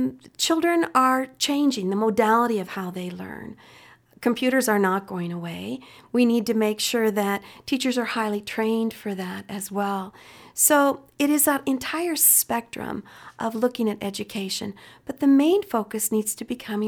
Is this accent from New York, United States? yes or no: no; Billings, Montana, United States; I'm from Montana. From Billings, been teaching for 23 years.